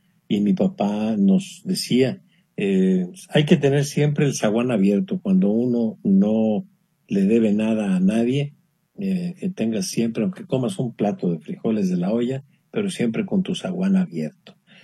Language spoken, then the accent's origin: Spanish; Guadalajara, Jalisco, Mexico; born there; now in El Salto, Mexico; Yo les hablo del Salto, Jalisco. Nací en Guadalajara. Soy del barrio de la zona zapatera, de la mera calle de Esteban de la Torre y Mariano Jiménez.